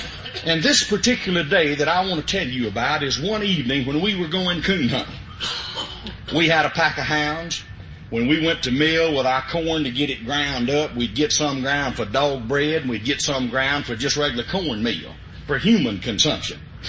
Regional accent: Liberty, Mississippi, United States; First of all, I want you to know that I come from Route 4, Liberty, Mississippi. Now, that's 12 miles west of Macomb, Mississippi, 65 miles due northeast of Baton Rouge, Louisiana

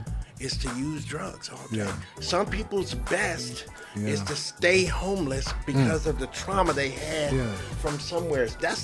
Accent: California, United States; I'm from the San Francisco Bay Area.

